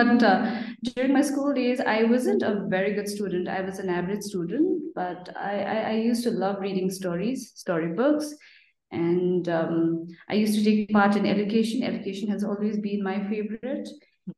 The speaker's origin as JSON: {"language": "English", "town": "Kurseong", "region": "West Bengal", "country": "India", "tie": "born or raised there", "said": "I'm born and brought up in Kursiam. I don't know whether you've heard of Kursiam. Kursiam is nestled between, Darjeeling and Siliguri. If you happen to travel towards Darjeeling, there's a small town called Kursiam. So I am from Kursiam."}